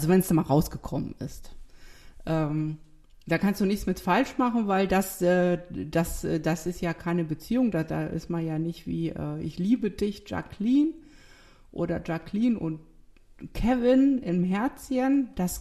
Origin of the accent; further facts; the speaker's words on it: eastern Germany, Germany; weil ich komme ja aus dem Osten